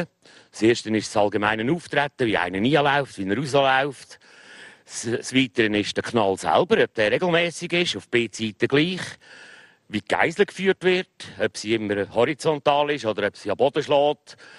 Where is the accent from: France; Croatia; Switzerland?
Switzerland; Lenzburg, Aargau; Ich bin hier in Lenzburg aufgewachsen und mein Grossvater ist von der Region.